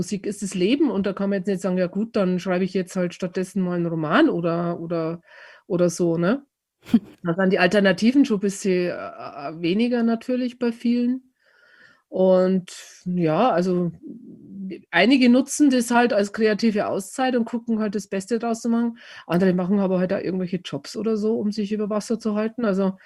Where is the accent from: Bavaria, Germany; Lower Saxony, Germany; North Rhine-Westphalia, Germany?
Bavaria, Germany; Und dann habe ich mich aber dann irgendwann selber am Krawattel, wie man bei uns in Bayern sagt, gepackt